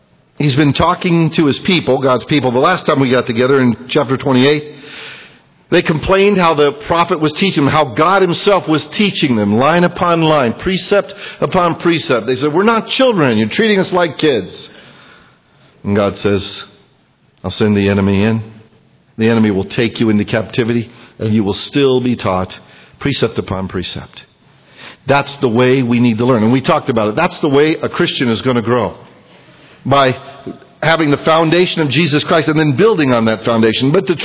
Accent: Idaho, United States; but usually we're from Idaho

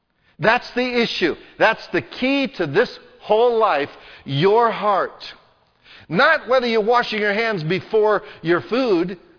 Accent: United States; born or raised there; also born or lived in Italy

